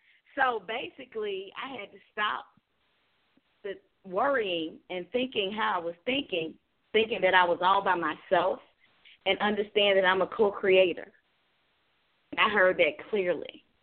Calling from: Tucker, Georgia, United States; Tucker, Georgia.

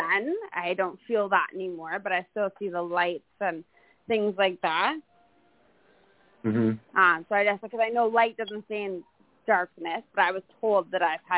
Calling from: Belleville, Ontario, Canada; I'm calling from Belleville, Ontario.

